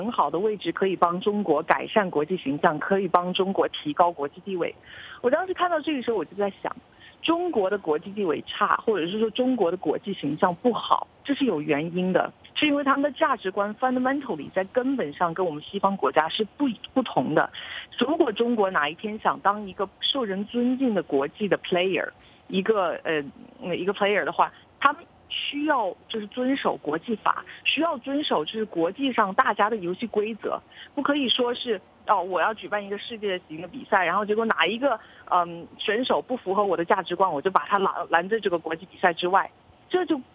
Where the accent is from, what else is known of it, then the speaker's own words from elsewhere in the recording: Canada; 然后我当时就觉得我是加拿大人，